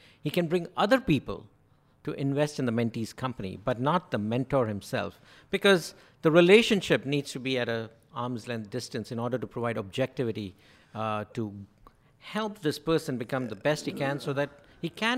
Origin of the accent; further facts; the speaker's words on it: India; moved away as an adult; now in United States; We came from India here because India was very socialistic when we left India 30 years ago, 40 years ago.